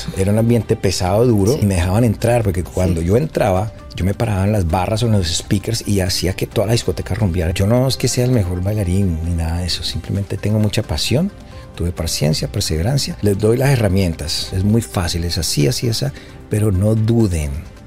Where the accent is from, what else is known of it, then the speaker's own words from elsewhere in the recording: Cali, Valle del Cauca, Colombia; Soy de Cali, Colombia, una ciudad salsera, donde todo el mundo baila, donde no hay plata, pero siempre estamos